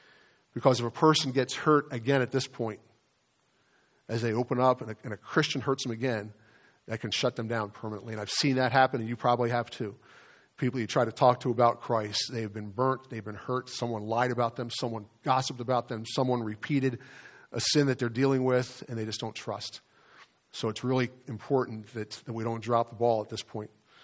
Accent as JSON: {"language": "English", "region": "Delaware", "country": "United States", "tie": "born or raised there", "said": "Kirkwood Gardens and Kaimensi Garden, where I grew up down in Delaware"}